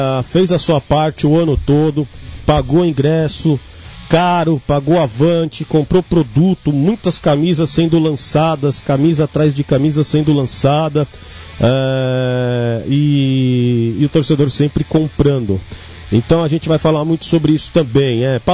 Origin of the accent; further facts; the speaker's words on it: Osasco, São Paulo, Brazil; sou de Osasco, grande Osasco.